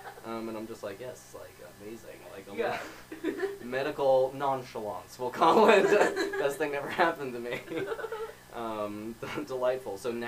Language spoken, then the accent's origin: English; West Virginia, United States; growing up in West Virginia, especially, like, everybody just kind of, like, drinks, like, a lot